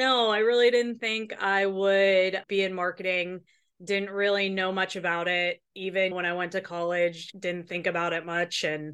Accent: Pittsburgh, Pennsylvania, United States; now in Austin, United States; I'm originally from Pittsburgh, and I was working for a company there and decided that I needed to make a change.

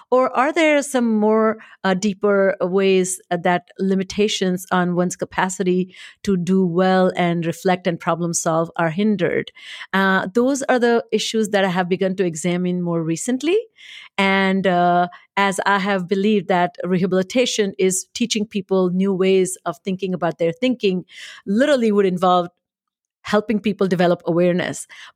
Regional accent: India; now in United States; while I was growing up in India.

